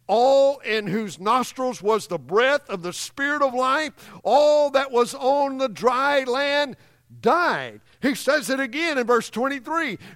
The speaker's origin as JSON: {"language": "English", "region": "Louisiana", "country": "United States", "tie": "born or raised there", "said": "I remember other times in Louisiana there in my hometown where we're from, how the rains would come in the springtime"}